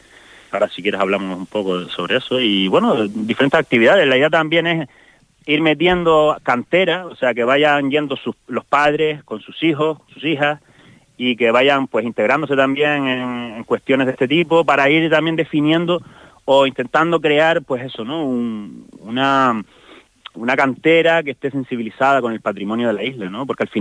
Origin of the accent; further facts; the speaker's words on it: Canary Islands, Spain; aquí somos, los majoreros han sido pastores